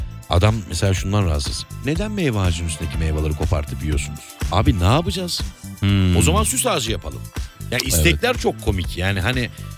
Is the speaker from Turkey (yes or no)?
yes; Black Sea Region, Turkey; Stres yapmıyorum şimdi. Hem Karadenizliyim.